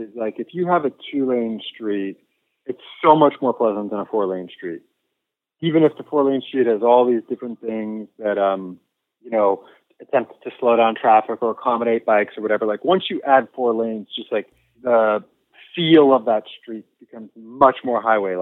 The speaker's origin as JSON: {"language": "English", "region": "California", "country": "United States", "tie": "born or raised there", "also_born_or_lived": "New York", "said": "I grew up in the Bay Area, and I went to college in Southern California. And then I moved to New York after starting my journalism career. And I moved back home after 10 years."}